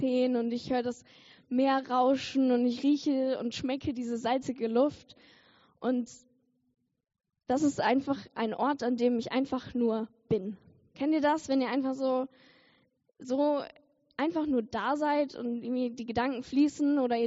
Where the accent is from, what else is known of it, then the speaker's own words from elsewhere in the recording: Lower Saxony, Germany; also ich komme aus Ostfriesland, also schon so ein bisschen von der Nordsee